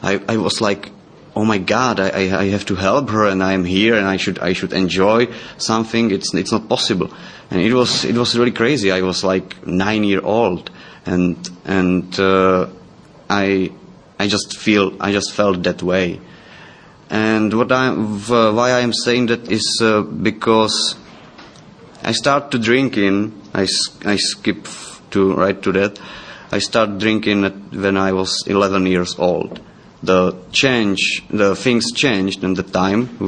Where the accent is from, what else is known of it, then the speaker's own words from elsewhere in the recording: Czechia; English is a second language; and I'm from Czech Republic.